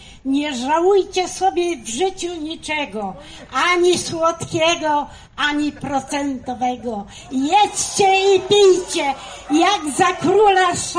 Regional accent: Zalas, Łódź Voivodeship, Poland; pochodzę ze Zalasu, gminy Rusiec.

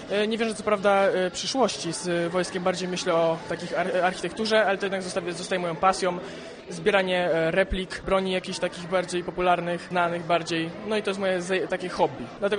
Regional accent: Działoszyn, Łódź Voivodeship, Poland; now in Wieluń, Poland; bo ja nie jestem stąd przede wszystkim. Ja jestem tutaj z Działoszyna akurat.

